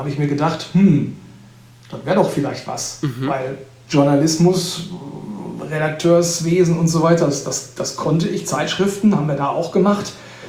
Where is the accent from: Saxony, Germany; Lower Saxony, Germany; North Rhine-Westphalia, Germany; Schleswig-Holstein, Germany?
North Rhine-Westphalia, Germany; ich komme gebürtig aus dem Sauerland